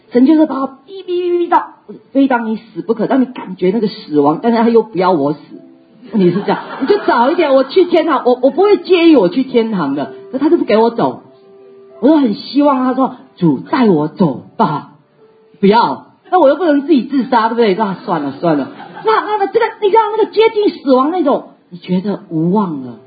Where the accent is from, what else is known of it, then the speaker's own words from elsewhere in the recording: Taiwan; 要修在我们台湾话就是说